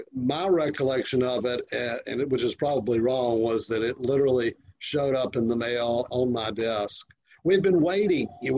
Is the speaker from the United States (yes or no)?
yes; Augusta, Georgia, United States; Augusta, Georgia.